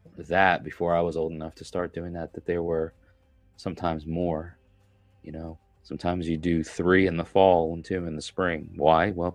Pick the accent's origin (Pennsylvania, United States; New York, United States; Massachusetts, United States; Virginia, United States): New York, United States; I remember growing up in New York working on a farm as a kid.